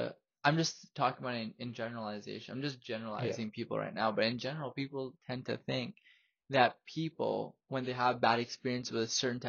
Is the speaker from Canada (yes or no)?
yes; Canada; I'm not even Indian. I don't know anything about the culture. I grew up in Canada, fam.